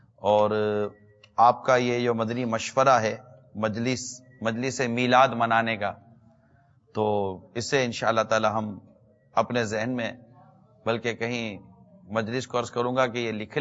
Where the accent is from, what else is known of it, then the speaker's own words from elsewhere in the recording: Pakistan; ہمیں پراؤڈ ہے ہمارے پاکستان، ہم کہیں کہ میں پاکستانی ہوں الحمدللہ، اور دنیا کے جس ملک میں بھی ہوں مگر پاکستانی ہوں الحمدللہ